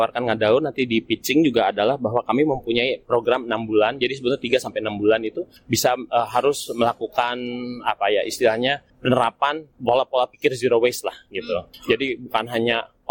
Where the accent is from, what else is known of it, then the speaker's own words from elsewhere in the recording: Bandung, West Java, Indonesia; Saya dari Bandung.